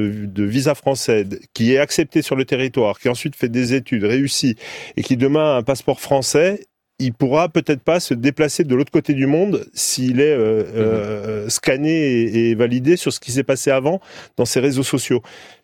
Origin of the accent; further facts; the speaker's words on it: Corsica, France; moi je suis Corse